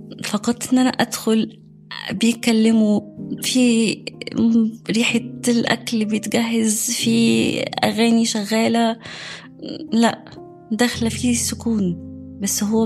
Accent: Egypt; الخشاف ده عندنا في مصر هو عبارة عن البلح

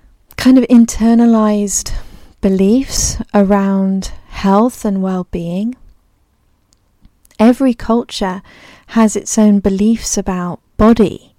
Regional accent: Niger; Growing up in Niger, if you wore a zani, or that loose piece of fabric wrapped around your waist as a skirt, you didn't have to buy that in a particular size.

